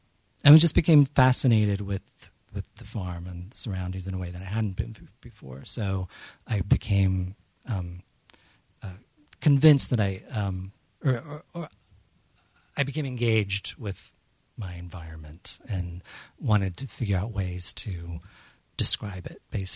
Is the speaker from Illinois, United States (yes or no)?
no; Nebraska, United States; I'm the guy from Nebraska who writes about Nebraska.